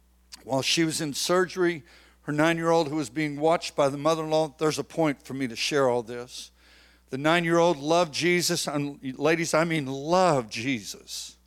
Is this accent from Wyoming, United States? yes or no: no; San Antonio, Texas, United States; I am from San Antonio, Texas, and I'll do a little bit of my story as best as I can.